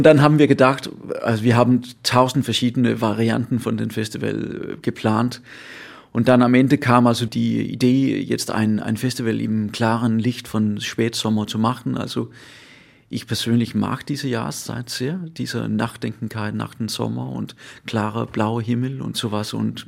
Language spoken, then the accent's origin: German; Southern Denmark, Denmark; Ich komme selber aus Fünen, also der Insel nach, also neben Bayern.